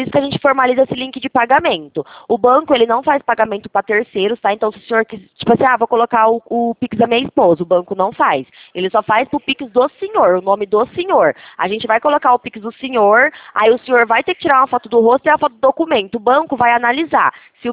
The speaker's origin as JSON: {"language": "Portuguese", "town": "Leme", "region": "São Paulo", "country": "Brazil", "said": "Eu sou de Leme, São Paulo, né, interior de São Paulo."}